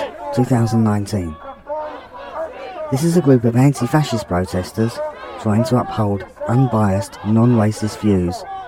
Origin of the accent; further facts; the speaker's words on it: London, United Kingdom; I grew up in South East London, not far away from Welling